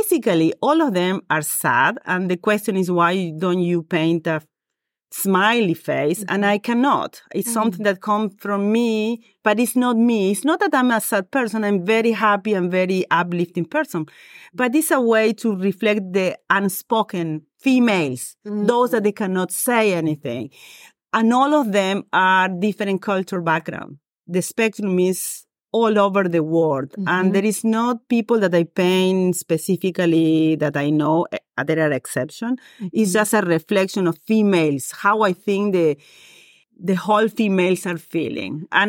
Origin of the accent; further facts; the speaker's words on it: Argentina; English is a second language; moved away as an adult; now in Rochester, United States; I'm a Argentinian native. I was born in Argentina and I moved to the U.S. 26 years ago with my husband, both of us being physicians looking for a different training for our careers. We both established in Rochester, which we call home